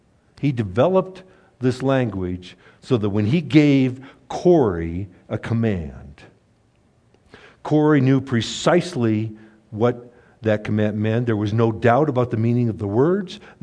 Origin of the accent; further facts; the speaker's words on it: Ireland; you got to remember, I'm an Irishman